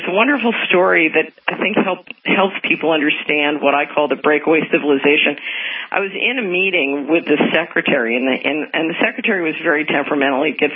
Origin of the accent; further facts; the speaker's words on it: Philadelphia, Pennsylvania, United States; Well, I grew up in Philadelphia, and I watched HUD fraud and drugs destroy my community that I grew up in as a child